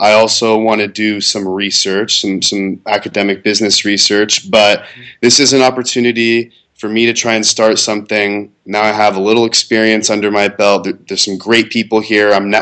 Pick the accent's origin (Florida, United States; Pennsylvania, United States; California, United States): California, United States; San Mateo; born there; So I was born in San Mateo, California, Bay Area, Silicon Valley.